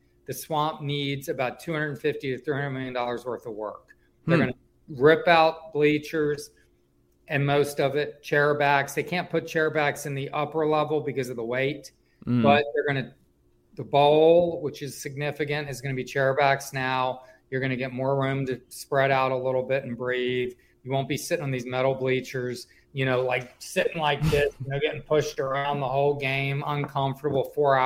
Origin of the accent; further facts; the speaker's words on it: Richmond, Virginia, United States; I mean, I come from Richmond.